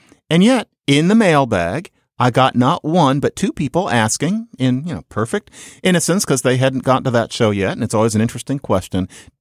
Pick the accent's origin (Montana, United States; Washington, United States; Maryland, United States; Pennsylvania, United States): Pennsylvania, United States; Philadelphia; I'm sorry, but I'm allowed to say it. I'm from Philadelphia.